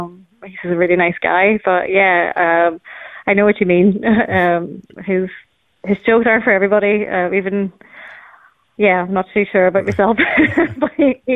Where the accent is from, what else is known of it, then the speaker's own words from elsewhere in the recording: Ireland; I was buying it anyway just because I wanted to support you being Irish, but now I love the product. And that was great. I just think the Irish, what we do is great.